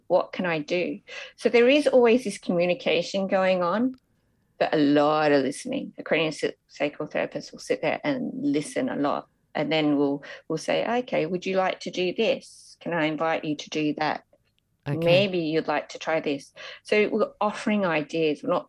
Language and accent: English; Victoria, Australia; because I grew up in Australia, in Victoria